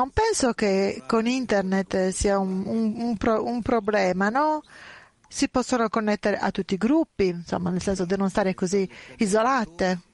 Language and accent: Italian; Irkutsk, Irkutsk Oblast, Russia; Italian is a second language; Vengo da Kutsk.